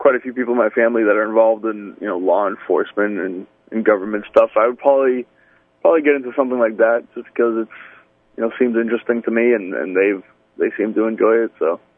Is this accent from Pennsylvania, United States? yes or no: no; Peabody, Massachusetts, United States; now in Ipswich, United States; I'm originally from Peabody. I live up in Ipswich now.